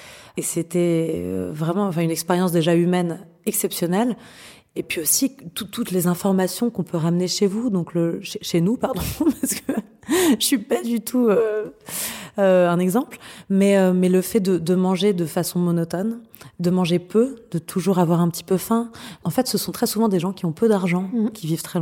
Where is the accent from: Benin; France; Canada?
France